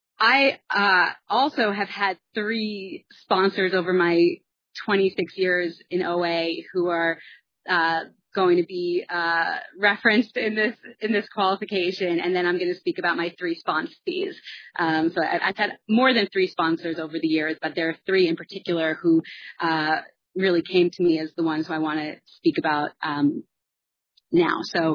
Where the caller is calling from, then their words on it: Los Angeles, California, United States; I am Zooming from Los Angeles, where I've been working since 9 a.m. this morning.